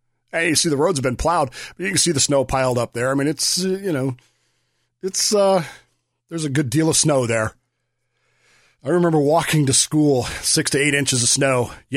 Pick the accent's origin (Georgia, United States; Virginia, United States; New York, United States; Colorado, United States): Colorado, United States; also born or lived in Utah; They'd had snow days where I grew up in Colorado and Utah and the likes of that, we'd have never gone to school, ever.